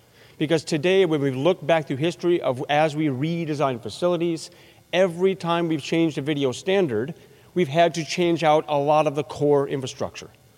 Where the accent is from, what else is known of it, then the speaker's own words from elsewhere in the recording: Madison, Wisconsin, United States; For those of you who know me, you know that I'm actually from Wisconsin, right here in Madison.